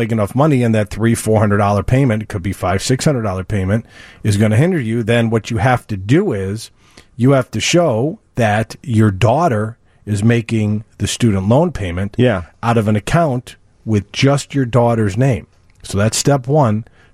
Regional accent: New York, United States; born there

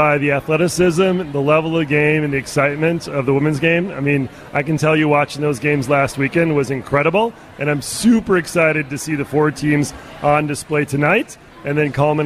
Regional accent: Minnesota, United States; You know, I am a Minnesotan

